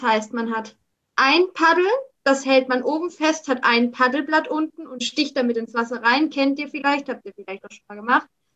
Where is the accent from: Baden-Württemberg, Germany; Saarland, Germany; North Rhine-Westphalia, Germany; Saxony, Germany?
Baden-Württemberg, Germany; Karlsruhe; Ich komme aus Karlsruhe